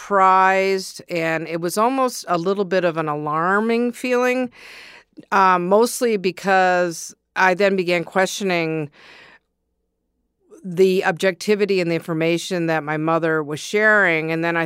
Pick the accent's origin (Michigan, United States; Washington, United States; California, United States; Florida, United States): Michigan, United States; Ann Arbor; born or raised there